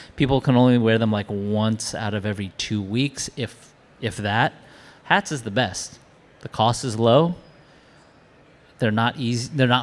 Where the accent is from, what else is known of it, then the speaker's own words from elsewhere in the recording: Edgemont, New York, United States; also born or lived in Queens; I kind of grew up here. I was born in Queens and then spent my kid years in Edgemont, but my father worked at the UN and my mom worked at NYU, so I was just constantly down here.